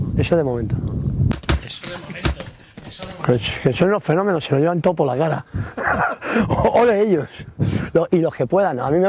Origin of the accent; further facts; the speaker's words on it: Spain; En La Vega no, yo soy español.